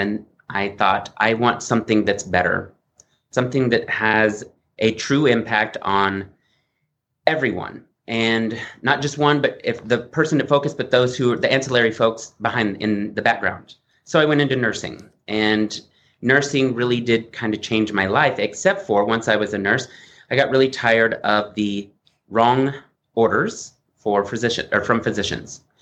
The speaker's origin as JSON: {"language": "English", "region": "Oklahoma", "country": "United States", "said": "I'm from Oklahoma. You can't tell because I had a dialect coach work that out, get that twang out because that just sounds uh-uh."}